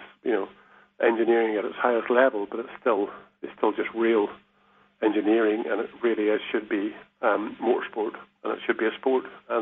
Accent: Ireland; born there; moved away as an adult; now in England; I lived in Ireland. I was born in Ireland. And when I was 20 years old, I decided to go off and see pastures green, I suppose you might call it, or pastures new. I came over to England

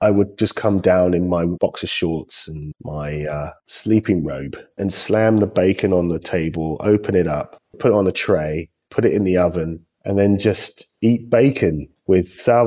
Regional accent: London, United Kingdom; now in New York, United States; Born and bred in Wandsworth, London.

